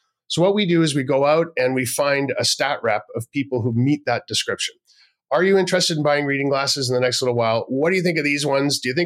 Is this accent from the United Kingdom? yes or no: no; Canada; I mean, as a Canadian, I was like, oh, I want Canada to have its own region.